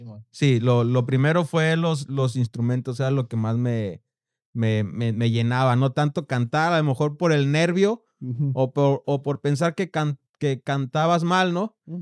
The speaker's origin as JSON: {"language": "Spanish", "town": "Guadalajara", "region": "Jalisco", "country": "Mexico", "tie": "born or raised there", "said": "Fácil, en la época de mi adolescencia, ahí en Santa Tere, había más de 20 bandas ensayando."}